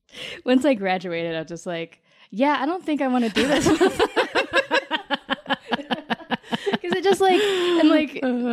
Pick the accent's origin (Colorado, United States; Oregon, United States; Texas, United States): Colorado, United States; Colorado Springs; Colorado Springs, Colorado.